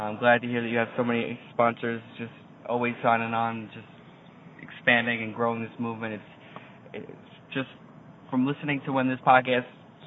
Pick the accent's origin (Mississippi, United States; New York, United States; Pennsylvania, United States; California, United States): New York, United States; Long Island; I'm from Long Island, but I'll be traveling into the city, of course.